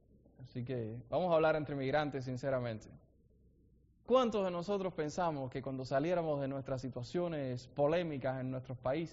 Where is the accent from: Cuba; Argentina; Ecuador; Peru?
Cuba; moved away; Cuando yo salí de Cuba, dije, bueno, ahora salí del comunismo